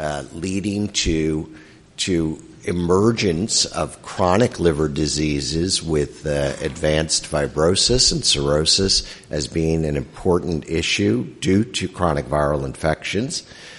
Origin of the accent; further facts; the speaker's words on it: Ohio, United States; I come from Ohio